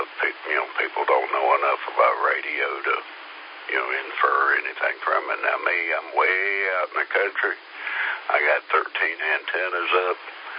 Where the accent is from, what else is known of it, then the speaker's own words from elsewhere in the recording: Columbia, South Carolina, United States; And when I was growing up around Columbia, the urban sprawl, you know, totally unregulated